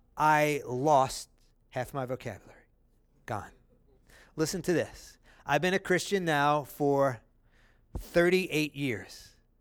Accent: Brooklyn, New York, United States; I grew up in Brooklyn, and every other word out of my mouth was a cuss word.

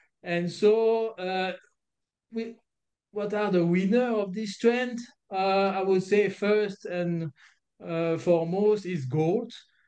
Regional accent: Belgium; English is a second language; also born or lived in Luxembourg; now in Singapore; I'm originally from Belgium, and I work in asset management and private banks, first in Luxembourg, that make my journey to Asia, and I land in Singapore

